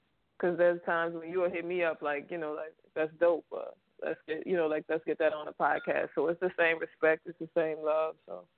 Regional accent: New Orleans, Louisiana, United States; Yeah, I am from New Orleans. I represent the city. I represent the uptown area.

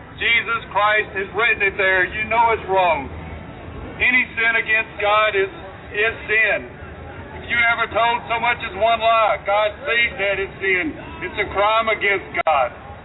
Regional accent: Mississippi, United States; I'm from Mississippi.

